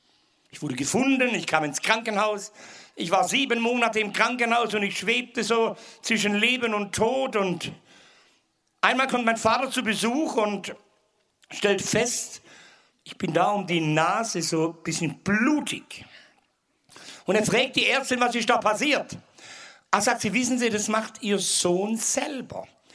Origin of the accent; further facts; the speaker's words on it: Ulm, Baden-Württemberg, Germany; born there; Ihr Lieben, ich bin in Ulm geboren.